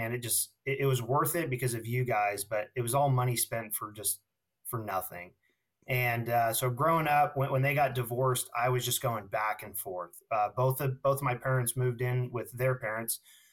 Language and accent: English; California, United States; So I'm originally from Sonoma County, California. I was born and raised there, and it was a great place to grow up.